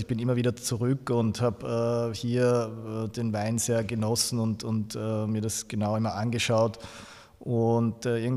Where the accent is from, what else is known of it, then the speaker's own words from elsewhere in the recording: Hollenburg, Lower Austria, Austria; Ich komme aus Hollenburg an der Donau. Das ist hier, wo wir jetzt gerade sind, im Schloss Hollenburg. Hier bin ich aufgewachsen und war hier eben auch in der Schule dann.